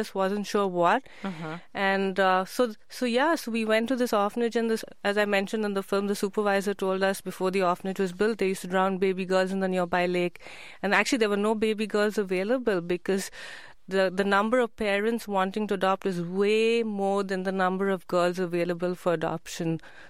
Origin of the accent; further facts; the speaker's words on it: India; So growing up in India, I was really lucky to be born into a family that wanted daughters.